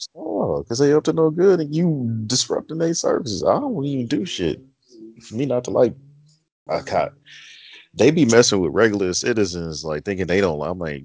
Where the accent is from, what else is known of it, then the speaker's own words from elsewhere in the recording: United States; I mean, I'm already in the States. Obviously, I'm American. I don't hate the place. I ain't never stress that I hated America.